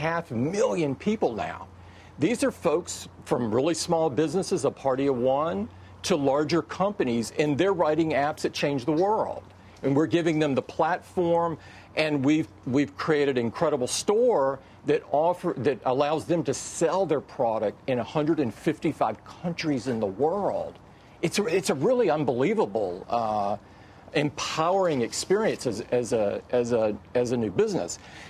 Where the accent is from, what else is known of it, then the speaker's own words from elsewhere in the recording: Alabama, United States; 3M manufactures in my home state of Alabama and many other places as well.